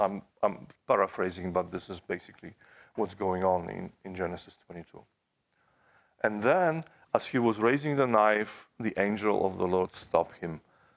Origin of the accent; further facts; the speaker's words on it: Poland; English is a second language; I grew up in Poland. Poland didn't have a king when I was growing up.